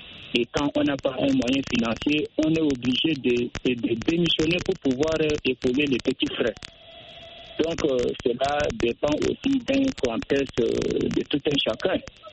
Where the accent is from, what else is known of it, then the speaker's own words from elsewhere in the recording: Senegal; mon cas, je suis un Sénégalais.